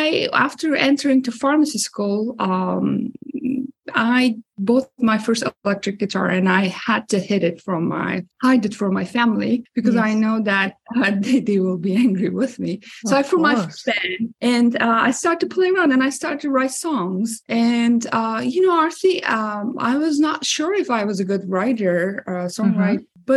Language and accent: English; Ankara, Turkey; English is a second language; And I'm originally from Turkey, Ankara.